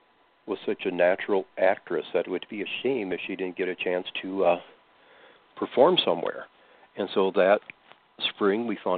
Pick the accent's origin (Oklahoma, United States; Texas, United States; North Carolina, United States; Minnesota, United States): Minnesota, United States; Westbrook; I'm from Westbrook personally, that's about 15 miles.